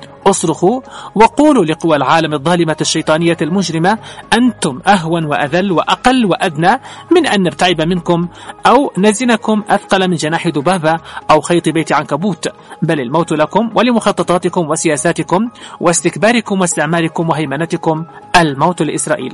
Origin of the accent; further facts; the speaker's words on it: Yemen; مؤيدي العدوان والمحايدين من العار أن يحسبوا علينا كيمنيين